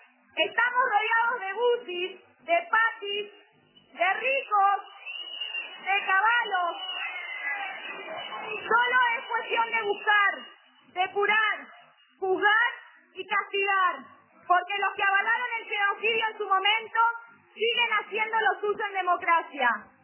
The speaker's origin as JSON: {"language": "Spanish", "region": "Buenos Aires", "country": "Argentina", "tie": "born there", "said": "Nací aquí, en la ESMA. Aquí mi mamá … me trajo al mundo"}